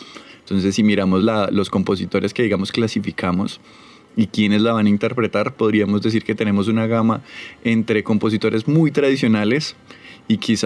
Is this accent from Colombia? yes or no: yes; Calarcá, Quindío, Colombia; also born or lived in Pereira; Bueno, yo soy de Calarcá, Quindío. Mi carrera la hice principalmente en Pereira.